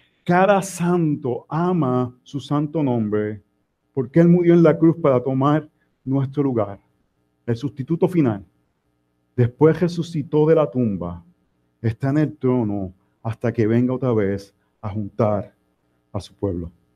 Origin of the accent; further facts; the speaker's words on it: Puerto Rico; Nosotros somos de Puerto Rico original, y cuando vamos a Puerto Rico una vez al año